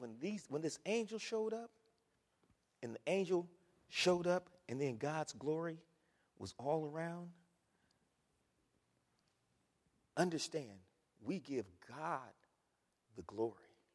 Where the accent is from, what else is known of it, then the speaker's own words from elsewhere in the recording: Ohio, United States; I grew up in Ohio.